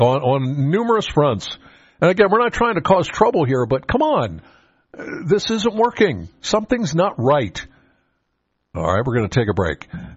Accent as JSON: {"language": "English", "town": "Penns Valley", "region": "Pennsylvania", "country": "United States", "said": "Okay, I'm not a borough resident. I'm from Penns Valley."}